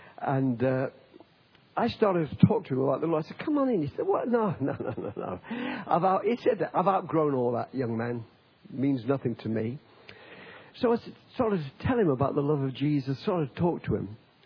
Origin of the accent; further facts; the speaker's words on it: Nottingham, East Midlands, United Kingdom; And I come from Nottingham, and was in Nottingham